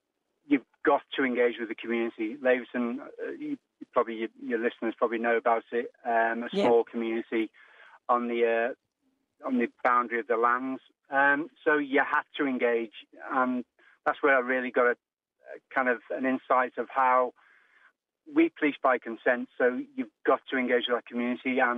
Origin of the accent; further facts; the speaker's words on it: United Kingdom; now in Australia; Moved over from the UK to Australia in late 2006. just for the opportunity of being an Australian experiencing policing over here.